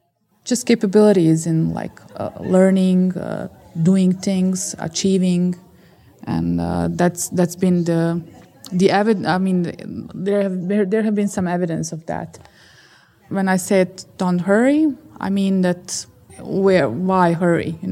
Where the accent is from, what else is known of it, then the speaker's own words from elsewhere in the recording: Bosnia & Herzegovina; I grew up in Bosnia, but, I, was one of the only people, not just girls, but people during undergraduate studies